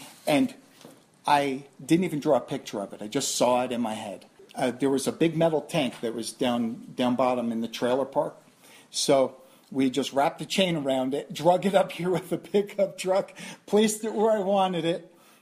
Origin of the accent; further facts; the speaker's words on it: Bradley Beach, New Jersey, United States; Strangely enough, I was born and raised in New Jersey, never traveled much.